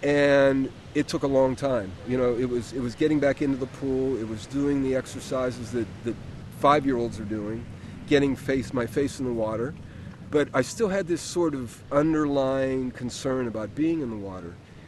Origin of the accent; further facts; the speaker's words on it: Pittsburgh, Pennsylvania, United States; I grew up in Pittsburgh, as far away from an ocean as you could imagine.